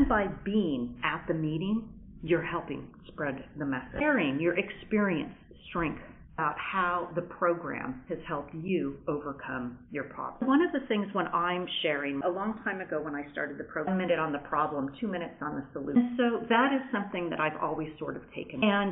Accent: Montreal, Quebec, Canada; I'm from Montreal, but I'm involved in the Ottawa District Group

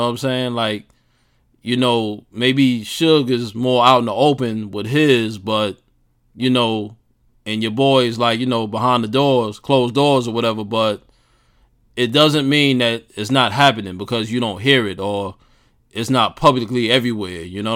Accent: Queens, New York, United States; And, of course, I'm from New York. Jamaica, Queens. 40 Projects, baby. Jamaica, Queens.

